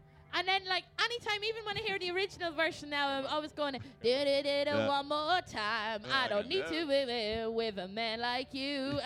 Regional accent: Ireland; And I'd be like, Daddy, I'm Irish. And four of your children are Irish.

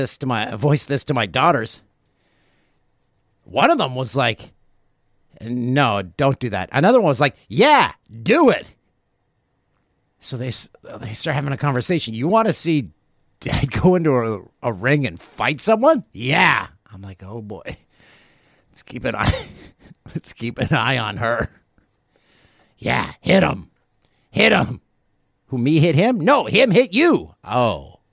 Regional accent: Peterborough, Ontario, Canada; Peterborough Petes, OHL champs. In the first year that BetRivers sponsors the CHL, my hometown Petes make it to the Memorial Cup.

